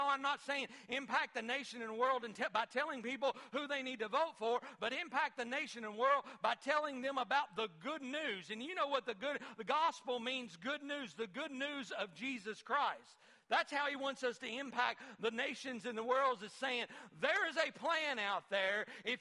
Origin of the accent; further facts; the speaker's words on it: Litchfield, Kentucky, United States; Me too, man. Boop. Go Litchfield, okay? We're from Litchfield. That's in western Kentucky.